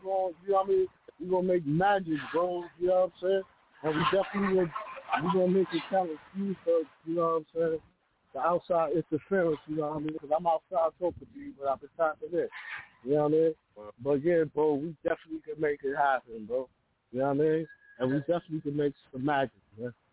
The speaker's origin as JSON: {"language": "English", "town": "Brooklyn", "region": "New York", "country": "United States", "lives_now": "Bronx, United States", "said": "I'm from Brooklyn and live in the Bronx right now."}